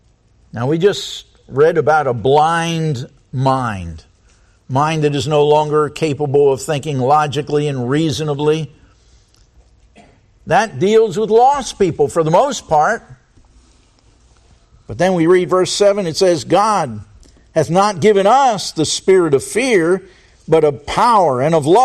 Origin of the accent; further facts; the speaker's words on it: Philadelphia, Pennsylvania, United States; Now, I'll admit, I'm a Southerner. I was raised in South Philadelphia.